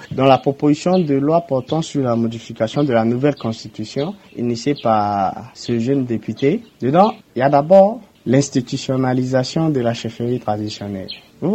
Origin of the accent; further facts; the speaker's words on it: Central African Republic; Je suis centrafricain.